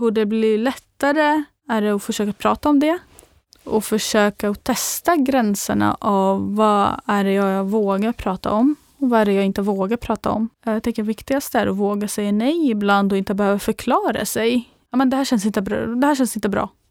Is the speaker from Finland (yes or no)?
no; Damascus, Damascus Governorate, Syria; där jag född och uppvuxen i Damaskus i Syrien.